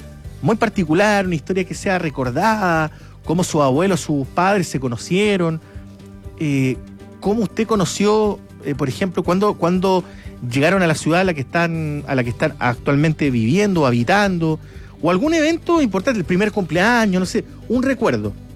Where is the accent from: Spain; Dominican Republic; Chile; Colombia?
Chile; bueno, somos chilenos, ¿qué vamos a hacer?